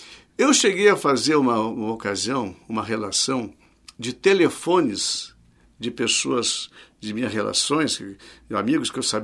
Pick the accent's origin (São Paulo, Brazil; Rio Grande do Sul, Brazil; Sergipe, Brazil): Rio Grande do Sul, Brazil; Porto Alegre; also born or lived in Taquara; Olha, eu sou natural de Taquara, mas eu vivi toda a minha vida, desde tenra idade, em Porto Alegre. Então eu sou um porto-alegrense.